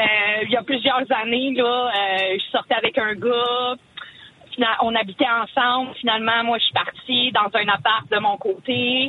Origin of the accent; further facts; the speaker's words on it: Quebec, Canada; moi je viens de la Côte-Nord, ça cliquait, tu sais. Puis moi j'habitais à Saint-Jean